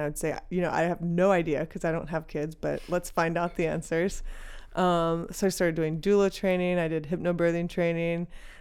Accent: Dallas, Texas, United States; Yeah, I grew up in Texas.

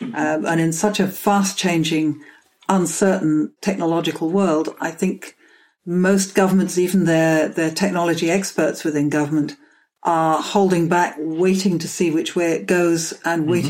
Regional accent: London, United Kingdom; Well, as a Londoner, I love the London cab, of course.

